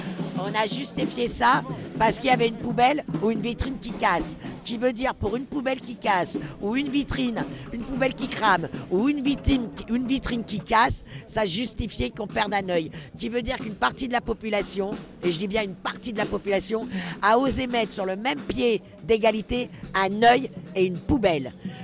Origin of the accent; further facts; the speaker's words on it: France; born there; je suis née en France, de parents avec des origines. J'ai même l'étiquette, si on peut dire, petite fille d'Arquie.